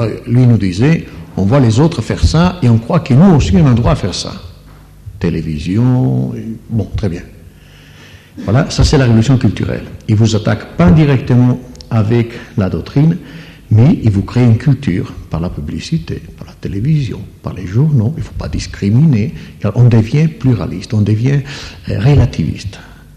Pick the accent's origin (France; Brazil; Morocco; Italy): Italy; Moi, je suis italien, malheureusement, c'est moi qui dois lire ça.